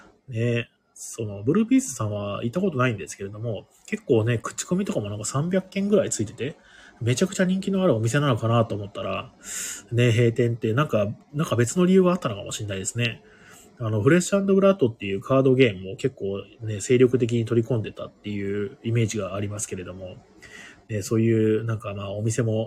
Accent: Ehime, Japan; 出身が愛媛県だっていうのもあるんですけど

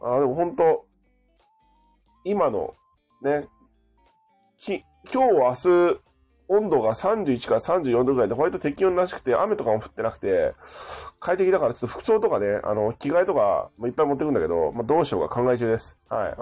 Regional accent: Kanagawa, Japan; born there; now in Tokyo, Japan; まあ当然都民っていうか、まあ、神奈川県生まれの都民だから、完全にずっと関東だからね、

